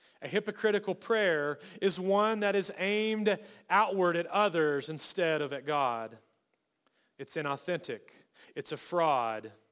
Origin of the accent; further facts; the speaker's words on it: United States; And as an American, it can be very annoying and sometimes very tedious.